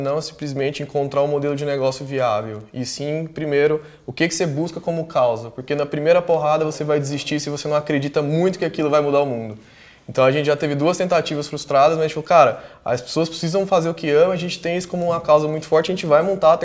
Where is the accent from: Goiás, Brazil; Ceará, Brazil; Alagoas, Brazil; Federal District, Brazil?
Goiás, Brazil; Goiânia; now in São Paulo, Brazil; Eu sou de Goiânia, vim para São Paulo buscar fazer uma faculdade aqui.